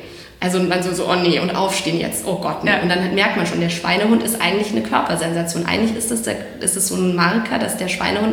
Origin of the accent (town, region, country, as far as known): Munich, Bavaria, Germany